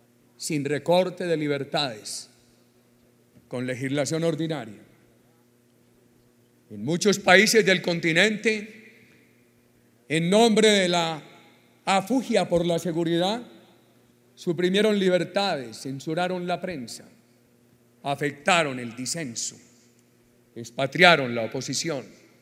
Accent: Colombia; como los colombianos nos sentimos orgullosos de ellos

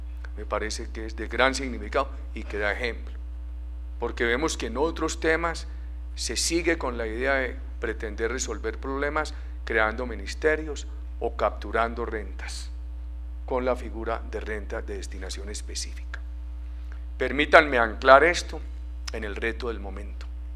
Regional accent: Colombia; Yo he tenido, apreciados compatriotas, temor a que todo problema en Colombia se quiera solucionar con un ministerio.

